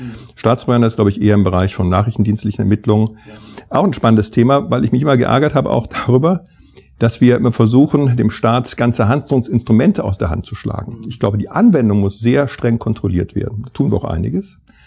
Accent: Mönchengladbach, North Rhine-Westphalia, Germany; ich komme ja aus Mönchengladbach, unweit der niederländischen Grenze

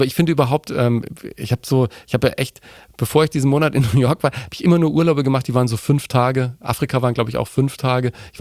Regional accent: Nuremberg, Bavaria, Germany; Ja, ich bin ein Nürnberger, ich bin in Nürnberg geboren.

